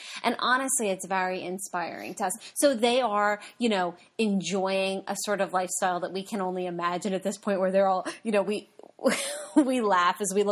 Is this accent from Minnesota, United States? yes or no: no; New Jersey, United States; because we are from New Jersey, and we don't live in an area that is huge in the RVing culture.